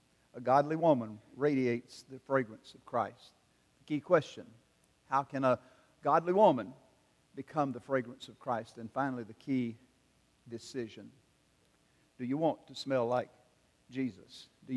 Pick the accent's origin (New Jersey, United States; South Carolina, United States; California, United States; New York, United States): South Carolina, United States; he was born and pastored in Edgefield, South Carolina, my home state.